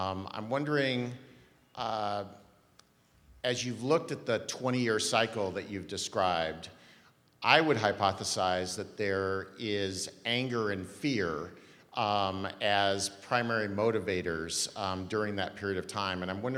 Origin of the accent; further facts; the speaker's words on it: Oregon, United States; I'm from Oregon, which is a fairly homogenous state, if you will